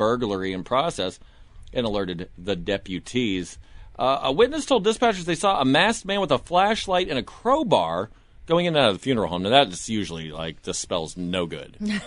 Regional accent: Florida, United States; I grew up in Florida. I'm not proud of it. I'm not claiming it. It just happened.

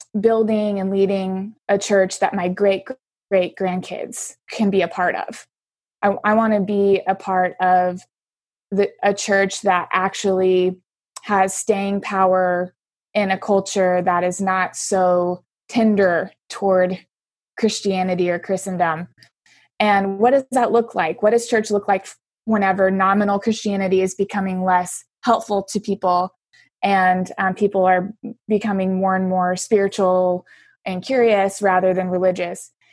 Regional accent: Illinois, United States; I guess I should also preface, I come from Southern Illinois. So I come from the rural Midwest.

